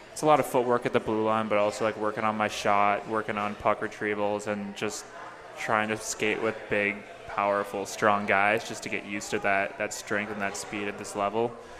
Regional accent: Milwaukee, Wisconsin, United States; but I'm from Milwaukee, so it's nice having the Admirals there

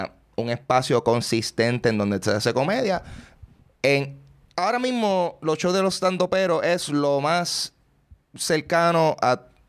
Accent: Puerto Rico; nosotros que somos puertorriqueños

